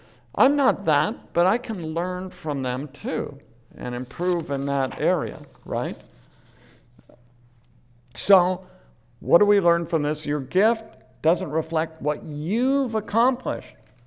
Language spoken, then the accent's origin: English; United States; born there; And I was born in the United States, right? And in a particular place, in a particular time.